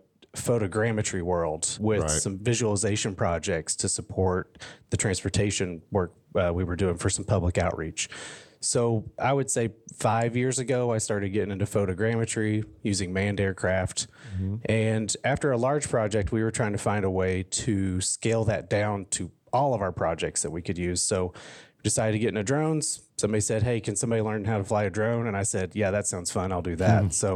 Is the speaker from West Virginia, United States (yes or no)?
no; Kentucky, United States; Yeah, I've lived in Kentucky my whole life. Started off in the mountains in eastern Kentucky, and before moving to more central Kentucky, kind of going into high school